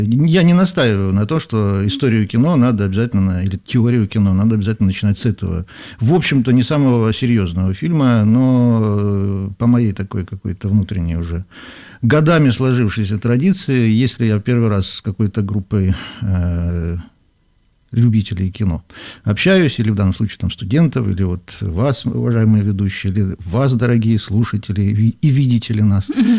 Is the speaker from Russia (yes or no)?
yes; Leningrad Oblast, Russia; я из Ленобласти, из поселка в Ленобласти, поехал на электричке в Ленинград